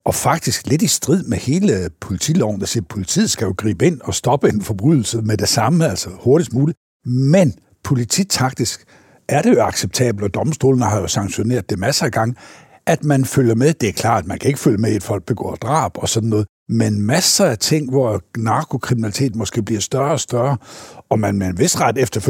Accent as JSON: {"language": "Danish", "town": "Silkeborg", "region": "Central Denmark Region", "country": "Denmark", "tie": "born or raised there", "said": "Min allerførste, det var en større hashsag i Silkeborg, jo pudsigt nok min hjemby."}